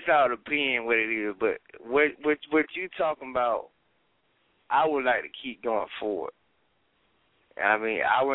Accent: United States; I'm actually from Terry County, but actually I'm over here in Shelby right now, you know.

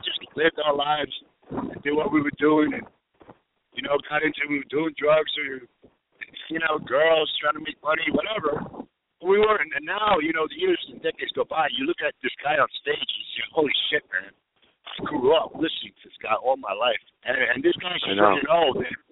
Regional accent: Bronx, New York, United States; And right down the street from us, we used to have block parties on the streets when we grew up in the Bronx.

